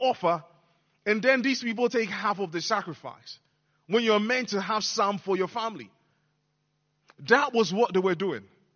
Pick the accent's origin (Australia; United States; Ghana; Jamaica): Ghana; When I was growing up in Ghana